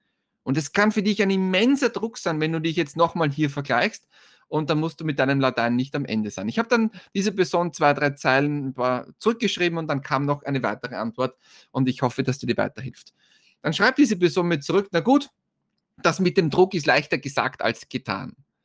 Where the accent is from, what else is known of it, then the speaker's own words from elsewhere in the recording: Styria, Austria; bei uns in Österreich, also bei uns in der Steiermark, in einer Woche Schulstart